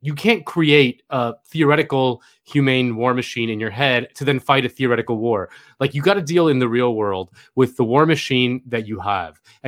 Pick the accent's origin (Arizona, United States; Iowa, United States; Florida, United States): Florida, United States; The efforts of Senator Bob Graham from my home state of Florida, working with the 9/11 families over years to get that unredacted.